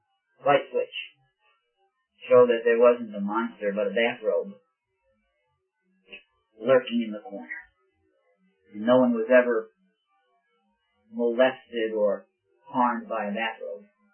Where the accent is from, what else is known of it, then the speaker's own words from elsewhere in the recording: Brooklyn, New York, United States; I remember growing up in Brooklyn, New York, in the neighborhood of Coney Island.